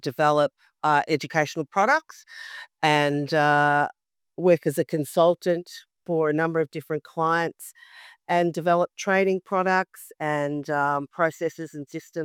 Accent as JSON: {"language": "English", "town": "Melbourne", "region": "Victoria", "country": "Australia", "tie": "born or raised there", "said": "Born and raised in Melbourne"}